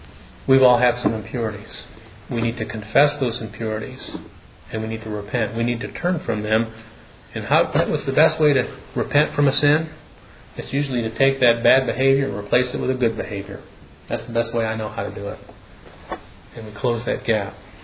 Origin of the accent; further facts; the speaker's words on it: Michigan, United States; and I come from Michigan, every once in a while Michigan's going to play Michigan State.